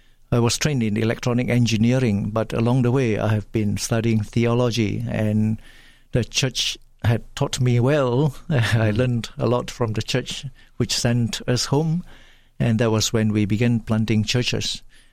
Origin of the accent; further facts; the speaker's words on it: Malaysia; growing up in Malaysia, we also get exposed to the Indians and the Hinduism.